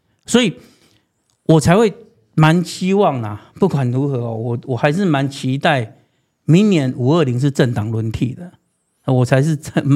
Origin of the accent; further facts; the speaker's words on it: Taiwan; 我们其实我们都是台湾人